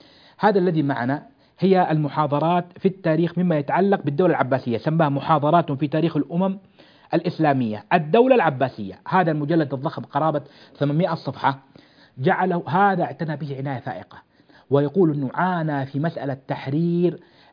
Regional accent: Saudi Arabia; وأهل العلم في البلاد عندنا في المملكة العربية السعودية

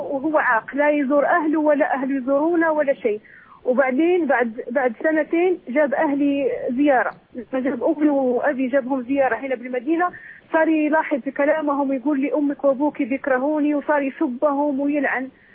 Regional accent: Morocco; now in Medina, Saudi Arabia; أنا مغربية ومتزوجة سعودي.

